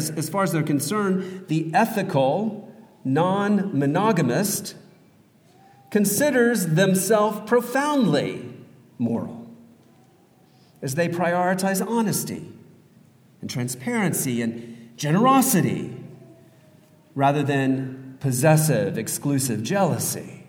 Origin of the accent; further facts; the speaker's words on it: Portland, Oregon, United States; I would tell people that I was from Portland, and there's this look that comes on people's faces when you tell them that you're from Portland